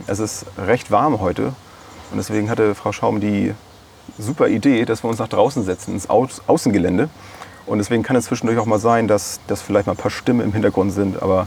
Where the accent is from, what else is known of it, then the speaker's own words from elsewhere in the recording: Bad Segeberg, Schleswig-Holstein, Germany; Und zwar bin ich in Bad Segeberg in meiner Heimatstadt unterwegs